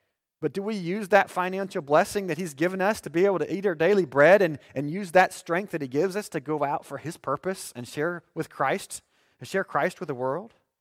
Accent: United States; I'm an American, and I think there should be borders.

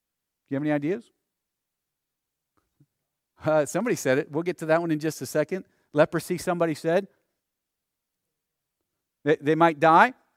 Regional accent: West Virginia, United States; Well, I came from West Virginia.

